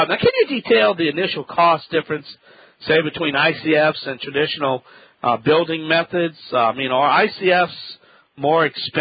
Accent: Louisiana, United States

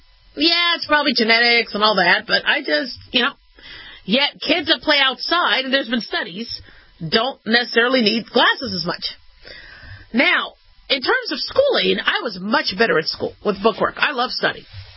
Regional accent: Phoenix, Arizona, United States; also born or lived in Las Vegas, United States; it was really hot growing up in Phoenix and Vegas.

